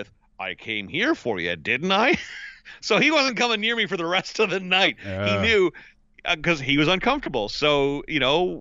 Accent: Ottawa, Ontario, Canada; He goes, where are you from? I said, Ottawa. He goes, Ottawa's nowhere near Toronto.

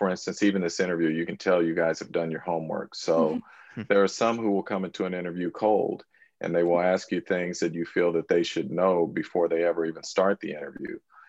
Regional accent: San Francisco, California, United States; I'm a San Francisco native. I was born in San Francisco.

